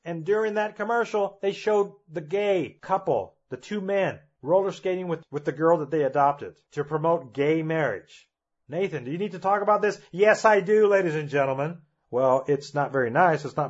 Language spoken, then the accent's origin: English; United States; Now, folks, as an American citizen, as a person who grew up here in America, to see the present looting of America take place is very disturbing